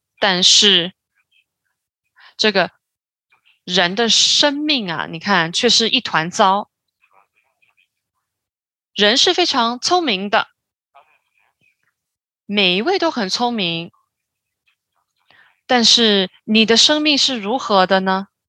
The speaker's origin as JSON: {"language": "Chinese", "country": "Philippines", "second_language": "Chinese", "said": "我从菲律宾来，"}